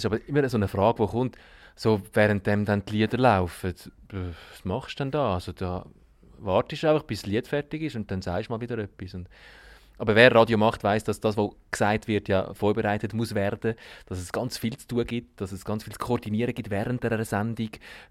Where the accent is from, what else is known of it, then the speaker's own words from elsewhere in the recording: Zurich, Switzerland; Und ich bin am Zürichsee aufgewachsen